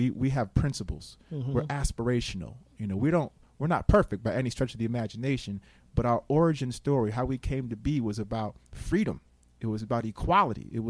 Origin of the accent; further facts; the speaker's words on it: Schenectady, New York, United States; I am a local guy in the sense that when I talk about my story growing up in Schenectady